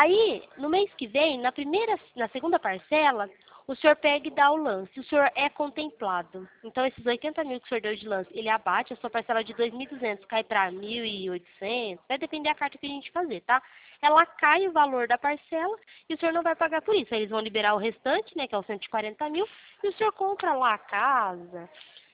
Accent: Pirassununga, São Paulo, Brazil; Eu sou de Pirassununga.

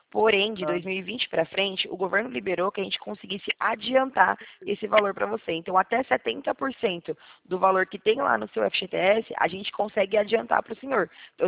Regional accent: São Paulo, Brazil; Eu não sou, eu sou de São Paulo.

